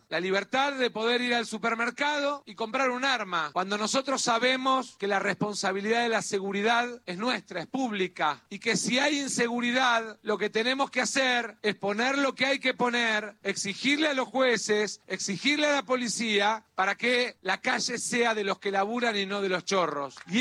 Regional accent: Argentina; No somos ciudadanos de segunda los que vivimos en el conurbano bonaerense. Somos argentinos que queremos vivir mejor

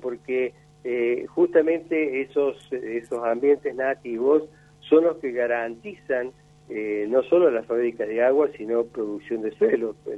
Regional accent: Córdoba, Argentina; para quienes somos de Córdoba, es hasta un poco enojoso ver cómo se vende una imagen que en realidad no existe.

